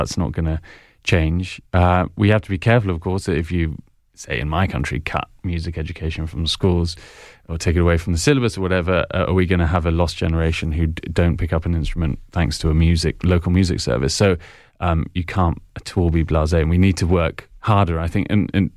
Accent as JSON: {"language": "English", "region": "England", "country": "United Kingdom", "said": "I'm totally English. My dad is Belgian."}